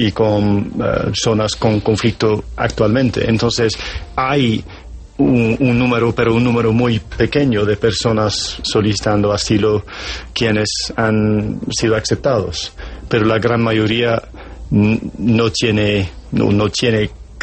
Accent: United Kingdom; la presión de la migración irregular en mi país. Porque hace un par de años levantamos el requisito de visa para colombianos y en los últimos 2 años hemos visto muchos colombianos viajando al Reino Unido.

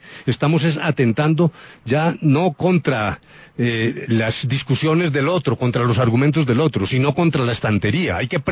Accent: Colombia; que los colombianos tenemos más de una neurona.

